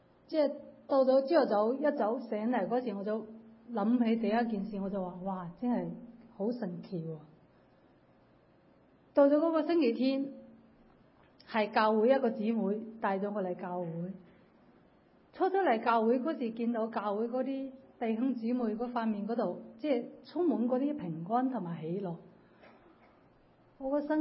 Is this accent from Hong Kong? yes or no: yes; Hong Kong; now in United States; 我是六年前跟我先生由香港移民来美国。